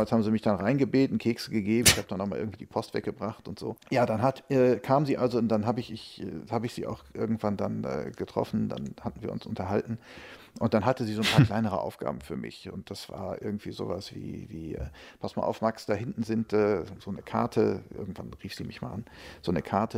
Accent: Essen, North Rhine-Westphalia, Germany; ich komme aus dem Ruhrgebiet, da bin ich aufgewachsen in Essen

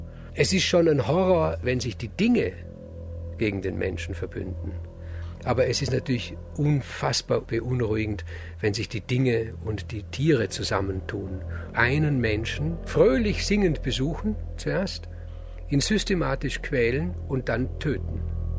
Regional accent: Hohenems, Vorarlberg, Austria; In Wirklichkeit ist meine Heimat Hohenems. Diese große Identität, die da in der Kindheit gelegt worden ist, ist hier in Hohenems.

